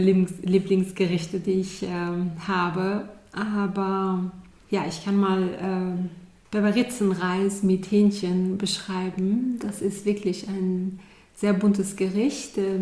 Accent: Iran; born or raised there; now in Germany

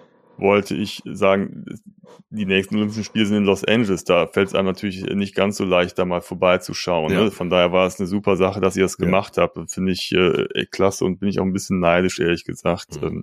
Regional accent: Cologne, North Rhine-Westphalia, Germany; Und dann bin ich auch einfach mal so durch die Altstadt gelaufen, wo man sonst normalerweise niemals als Kölner langlaufen würde

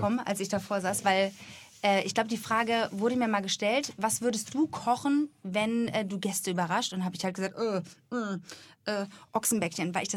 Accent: Husum, Schleswig-Holstein, Germany; born there; Ich komme aus Husum, da bin ich geboren, natürlich irgendwie jede Woche woanders in Norddeutschland gewesen

